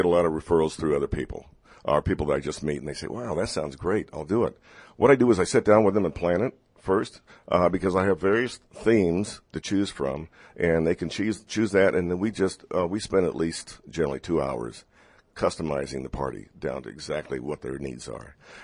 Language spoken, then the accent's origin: English; San Diego, California, United States; I actually grew up in San Diego. I was born and raised in San Diego, so I am a native Californian.